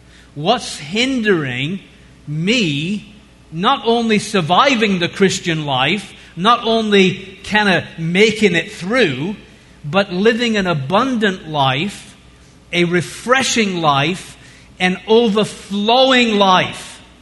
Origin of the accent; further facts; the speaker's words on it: England, United Kingdom; now in United States; I'm an Englishman, even though I live here